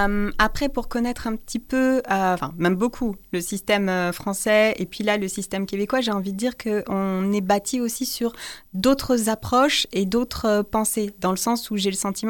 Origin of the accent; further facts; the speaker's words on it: France; moved away as an adult; je viens de France, ça, je ne peux pas trop le cacher, on va dire, mon accent me trahit.